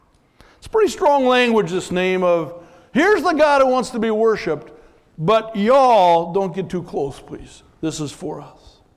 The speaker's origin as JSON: {"language": "English", "region": "Minnesota", "country": "United States", "said": "Now, as a Minnesotan, I thought to myself, wow, you'd have separate cemeteries?"}